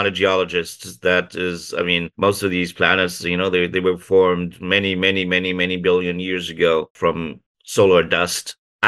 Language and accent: English; Germany; English is a second language; I'm originally come from Germany and did my mechanical engineering and physics in Germany